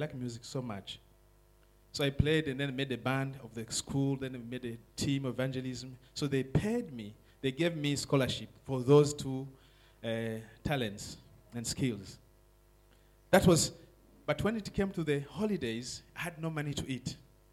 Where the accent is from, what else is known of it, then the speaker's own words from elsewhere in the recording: Tanzania; also born or lived in Kenya / Congo; I grew up in different countries. I grew up in Tanzania. I grew up in Kenya. I grew up in Congo.